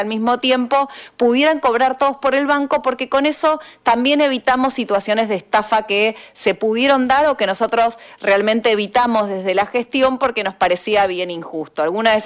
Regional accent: Argentina; pensarnos como argentinos y argentinas

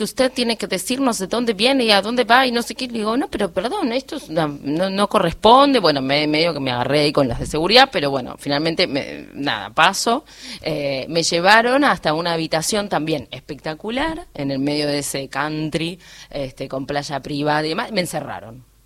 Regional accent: Argentina; Vengo de Argentina, hola, ¿cómo te va?

